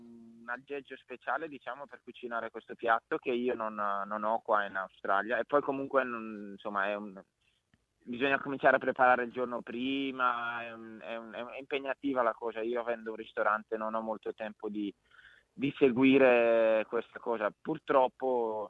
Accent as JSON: {"language": "Italian", "town": "Brescia", "region": "Lombardy", "country": "Italy", "said": "io essendo bresciano, diciamo, noi a Brescia facciamo per ogni occasione facciamo lo spiedo bresciano"}